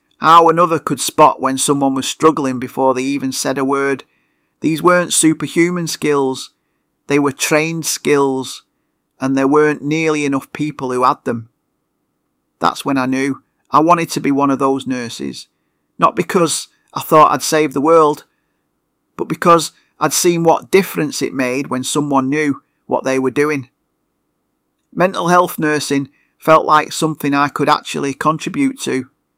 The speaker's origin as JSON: {"language": "English", "town": "Eccles", "region": "North West England", "country": "United Kingdom", "tie": "born or raised there", "said": "I grew up in Eccles thinking I'd follow my dad into plumbing. Left school at 16, learned the trade, decent money, steady work."}